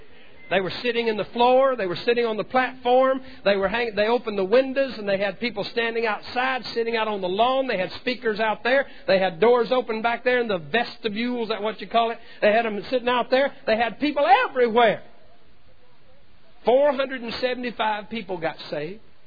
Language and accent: English; the South, United States; I'm from the Bible Belt.